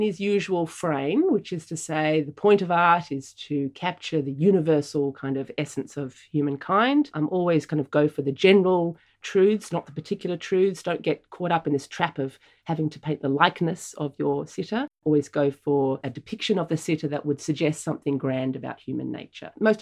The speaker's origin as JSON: {"language": "English", "country": "Australia", "said": "As my British friends would say, that as a whinging Australian"}